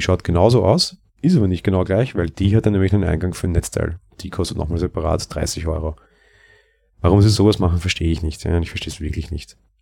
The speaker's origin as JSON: {"language": "German", "country": "Austria", "said": "Ja, aber bei uns in Österreich zumindest kriegst du nicht mal die von den Herstellern."}